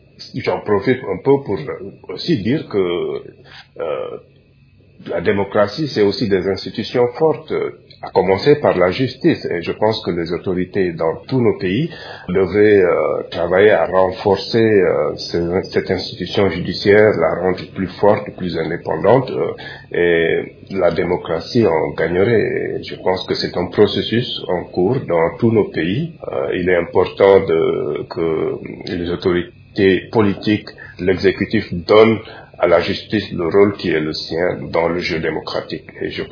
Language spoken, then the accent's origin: French; Senegal; Je suis en train de suivre ce qui se passe dans mon pays d'origine, le Sénégal